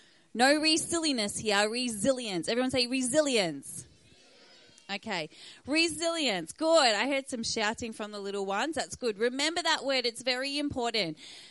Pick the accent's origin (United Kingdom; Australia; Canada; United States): Australia; Cranbourne, Victoria; I come from Cranbourne